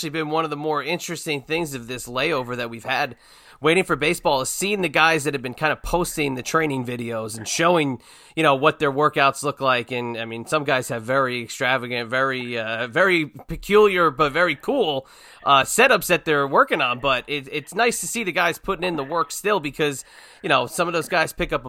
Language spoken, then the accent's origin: English; New York, United States; also born or lived in New Jersey; as somebody growing up in New York, New Jersey, that's like that is absolutely like sacrilegious.